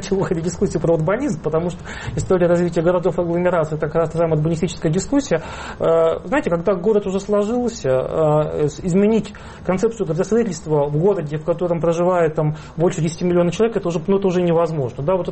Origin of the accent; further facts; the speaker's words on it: Moscow, Russia; Мы здесь живем, мы москвичи.